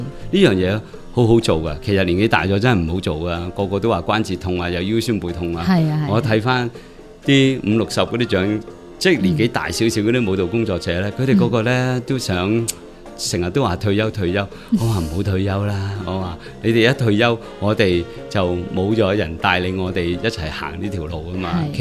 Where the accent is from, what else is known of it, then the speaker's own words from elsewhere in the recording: Hong Kong; 但这件事呢也是最宝贵，我们香港人大家都没有。